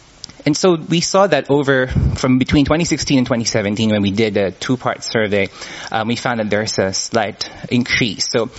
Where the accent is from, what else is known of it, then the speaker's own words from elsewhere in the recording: Philippines; also born or lived in United States; now in Singapore; the top one, I think, was Philippines, which is my home country. And I'm working in Singapore now. And the third country is the U.S., where I did my PhD